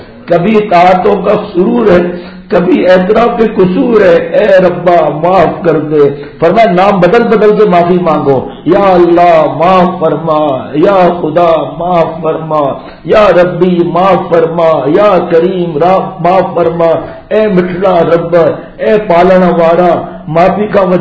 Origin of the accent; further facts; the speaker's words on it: Karachi, Sindh, Pakistan; born there; ہم جب چھوٹے بچے تھے گاؤں میں, میری پیدائش تو کراچی ہے لیکن گاؤں تو جاتے تھے نا